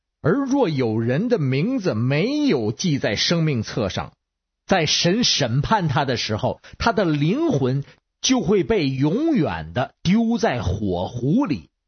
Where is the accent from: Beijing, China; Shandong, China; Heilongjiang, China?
Beijing, China; 我是北京的